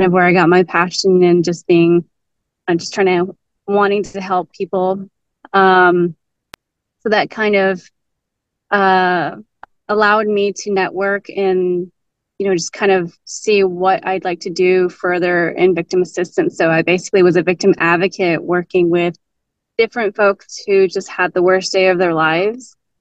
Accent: Grand Canyon, Arizona, United States; I'm originally from the Navajo Nation, grew up at the Grand Canyon National Park. It's a very small town.

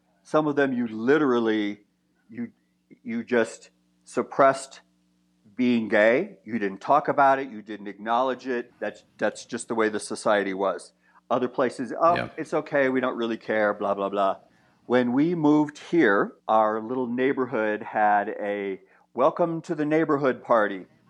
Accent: Washington, District of Columbia, United States; Well, I came from Washington, D.C., where there is DuPont Circle.

